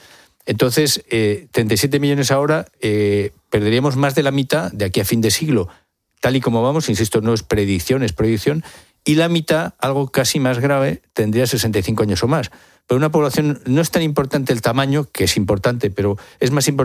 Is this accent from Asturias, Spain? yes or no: yes; Asturias, Spain; born there; Yo soy asturiano de nacimiento. Mira, cuando yo nací en Asturias, yo nací en 1960.